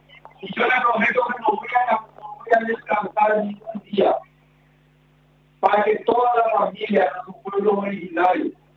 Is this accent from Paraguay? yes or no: yes; Paraguay; Somos todos paraguayos, ¿cierto? Somos todos paraguayos.